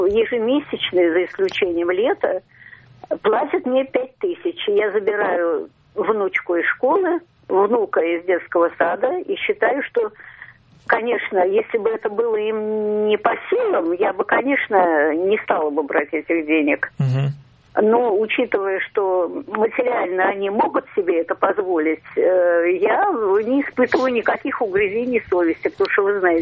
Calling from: Moscow, Russia; Из Москвы.

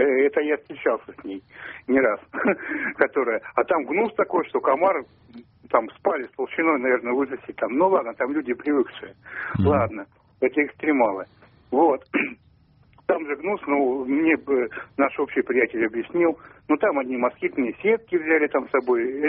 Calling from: Yaroslavl, Yaroslavl Oblast, Russia; Ярославль.

